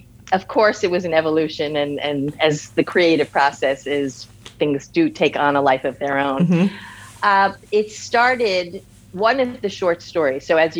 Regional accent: New York, United States; I was raised in New York. Very strict. I was kosher.

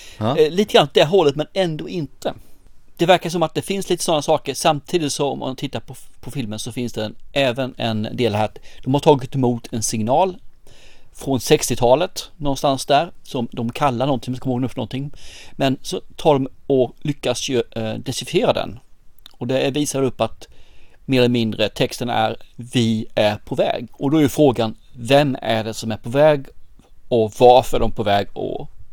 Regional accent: Småland, Sweden; accent: Småland dialect; Det ska ju vara min småländska som kanske inte går hem alltid

